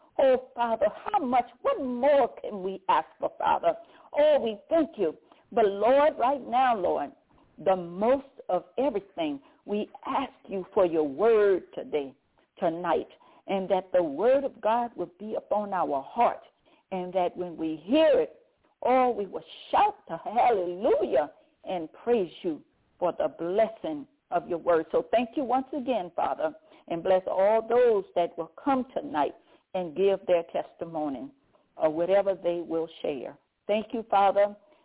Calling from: Baton Rouge, Louisiana, United States; I'm calling from Baton Rouge, Louisiana.

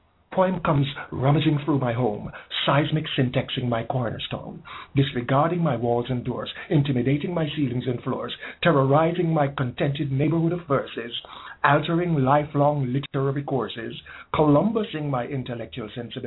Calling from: Jamaica

